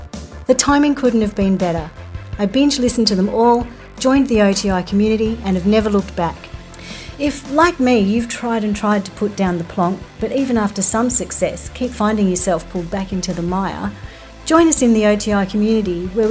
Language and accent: English; Brisbane, Queensland, Australia; I'm from Brisbane in Australia.